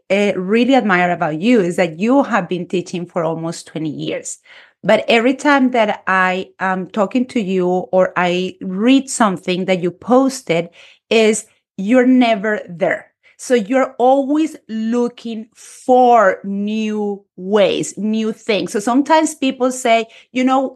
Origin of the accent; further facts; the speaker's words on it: Colombia; English is a second language; now in United States; I am from Colombia. I'm a Spanish teacher in the United States.